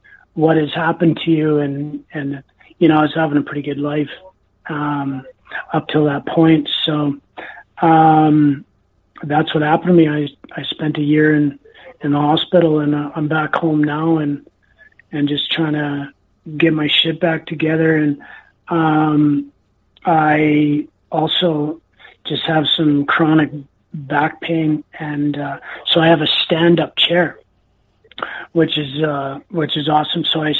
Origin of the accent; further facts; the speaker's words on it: Enderby, British Columbia, Canada; So props to my hometown, Enderby, British Columbia.